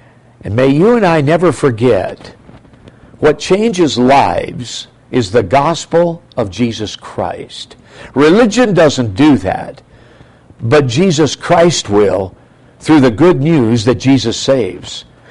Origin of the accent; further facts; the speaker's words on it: Minnesota, United States; when I grew up in Minnesota, every farmer had a crate of dynamite under his workbench.